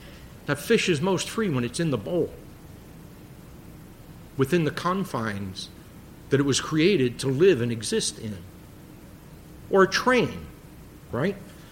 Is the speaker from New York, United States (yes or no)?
yes; New York City, New York, United States; It's like, I grew up in the Bronx. These agricultural things get lost on me, but I'll try.